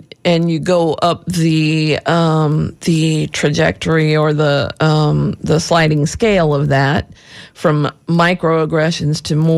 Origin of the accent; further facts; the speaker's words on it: the South, United States; Apparently in the South, and I grew up in the South, so I know this is true.